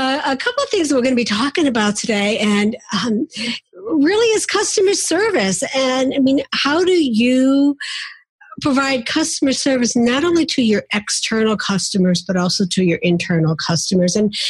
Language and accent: English; United States; Although I'm from the East Coast, I don't quite have that Long Island accent that you're going to be hearing from her.